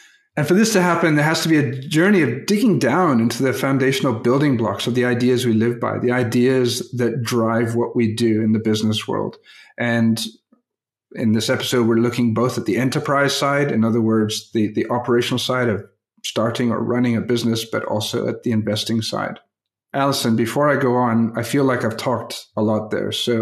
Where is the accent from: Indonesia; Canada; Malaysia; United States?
Indonesia; Papua; let me start with a story from my days growing up in Papua. Now, in the region I grew up in, there's really two ways to get around, either by small aircraft or on foot. There was no roads.